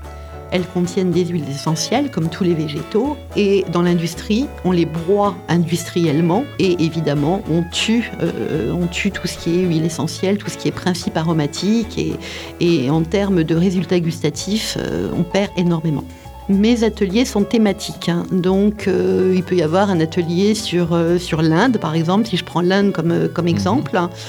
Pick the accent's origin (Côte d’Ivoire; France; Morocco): France; Paris, Île-de-France; born there; now in Montpellier, France; je suis née à Paris et j'habite à Montpellier depuis 30 ans. Ça fait 30 ans que j'ai décidé de quitter la capitale pour venir m'installer dans le sud.